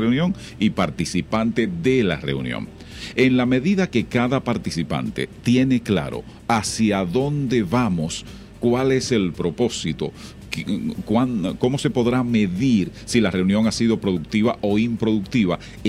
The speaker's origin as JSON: {"language": "Spanish", "region": "Santiago Rodríguez", "country": "Dominican Republic", "tie": "born or raised there", "said": "una autoridad de mi pueblo, de Santiago Rodríguez, me invitaba a una reunión"}